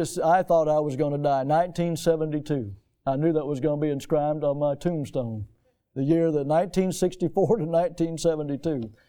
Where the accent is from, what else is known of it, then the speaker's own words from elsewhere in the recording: United States; I'm a citizen of America, but I'm also a citizen of heaven.